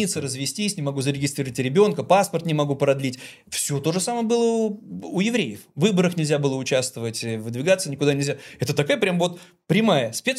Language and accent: Russian; Saint Petersburg, Russia; Так как он из моего родного города, из Ленинграда